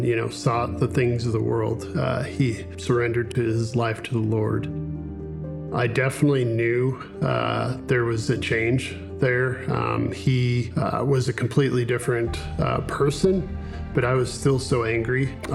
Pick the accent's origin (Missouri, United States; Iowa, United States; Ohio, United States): Missouri, United States; I'm from Southwest Missouri. I'm the youngest of three siblings.